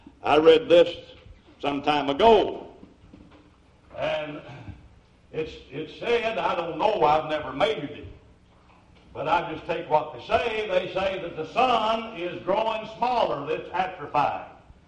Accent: Kentucky, United States; Where I grew up down in Kentucky, if you take a hair from a horse's tail and put it in rainwater

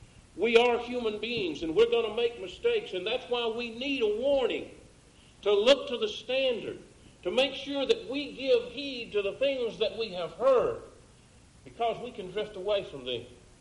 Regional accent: Atlanta, Georgia, United States; I was raised and I grew up driving in Atlanta.

